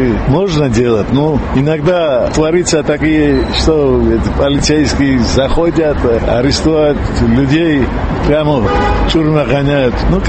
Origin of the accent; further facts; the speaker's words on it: Abkhazia, Georgia; Я беженец из Абхазии. Вот уже 18 лет